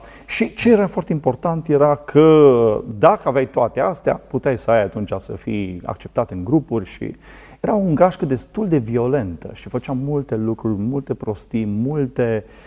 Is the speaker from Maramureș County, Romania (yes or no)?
yes; Baia Mare, Maramureș County, Romania; Am crescut la Baia Mare, născut la Baia Mare, maramureșan jet pe jet, da, și venit...